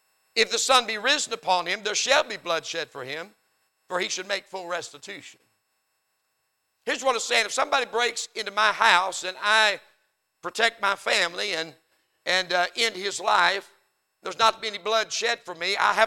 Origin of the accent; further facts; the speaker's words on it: United States; there's something inside of me as an American that said, wait a minute, they attacked us and somebody's got to be held responsible.